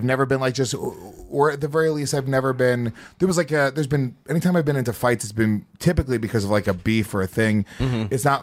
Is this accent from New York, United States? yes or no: yes; West Haverstraw, New York, United States; West Havishaw, New York, which is like an hour and 15 minutes north of here.